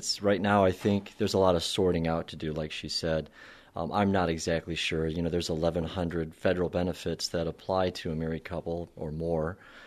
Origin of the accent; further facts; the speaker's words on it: Michigan, United States; I'm not. I'm from Michigan originally.